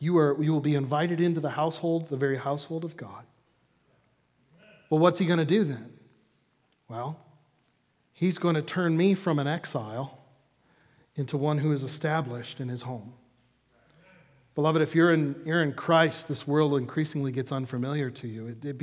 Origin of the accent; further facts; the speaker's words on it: Chicago, Illinois, United States; I mean, I grew up in Chicago. I'm a skeptic, right?